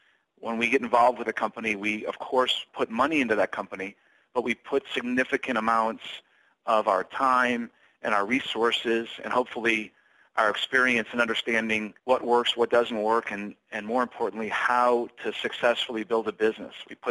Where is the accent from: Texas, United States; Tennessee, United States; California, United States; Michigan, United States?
Michigan, United States; now in Chicago, United States; Sure. Well, I grew up in Michigan. I grew up not far from where Benzinga is headquartered. And I obviously went to school in Ann Arbor. And Michigan is home for me.